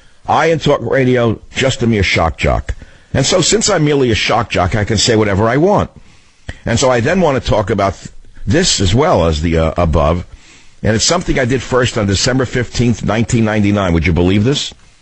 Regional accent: New York City, New York, United States; I lived in Queens in an attached house, New York.

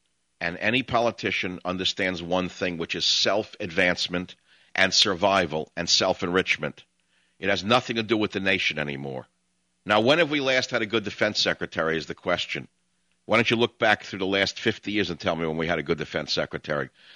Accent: San Francisco, California, United States; I want to go to San Francisco, my hometown, KNEW land.

